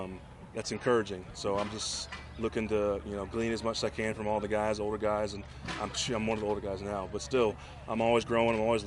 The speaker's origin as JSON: {"language": "English", "region": "Texas", "country": "United States", "said": "I'll put that in quotes because I'm from Texas."}